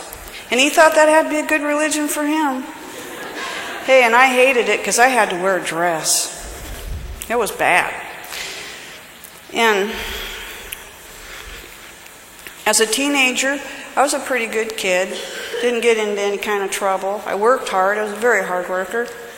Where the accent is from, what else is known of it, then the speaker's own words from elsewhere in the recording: Renton, Washington, United States; born there; I was born in Renton, Washington, and I was raised by a Southern man.